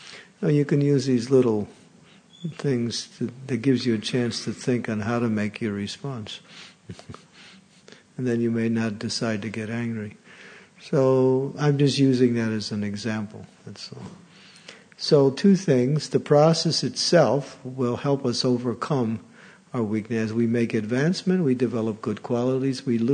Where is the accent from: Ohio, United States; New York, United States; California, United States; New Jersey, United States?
New York, United States; And I'm from New York, and so New York, people from New York have a certain way of making fun of each other in a joking way, and nobody gets offended.